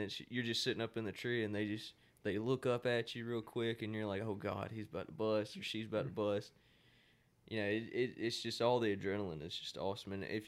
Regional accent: Florida, United States; Even in Florida, like I'm from Florida, I've hunted a good bit in Florida, a decent bit.

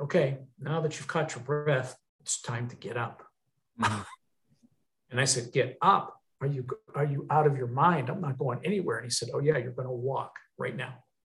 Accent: Pennsylvania, United States; I'm from Pennsylvania, steel town, you know, that thing was filmed in Philadelphia.

